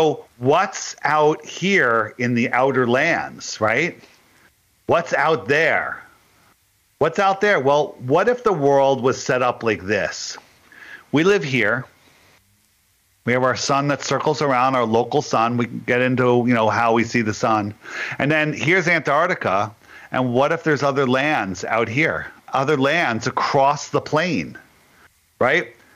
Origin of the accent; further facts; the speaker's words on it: Connecticut, United States; I am from Connecticut.